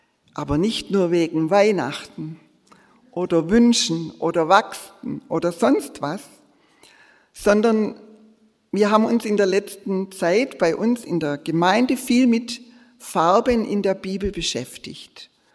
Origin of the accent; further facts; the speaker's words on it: Filderstadt, Baden-Württemberg, Germany; bin ein bisschen importiert, ich bin nicht immer hier, ich komme aus Filderstadt. Normalerweise bin ich dort